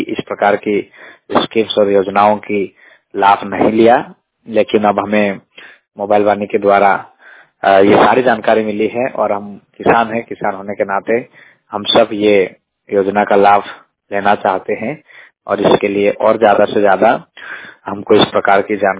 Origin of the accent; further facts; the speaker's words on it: Phalaur, Madhya Pradesh, India; और मैं पाटी तहसील के ग्राम पंचायत फलौर का निवासी हूं।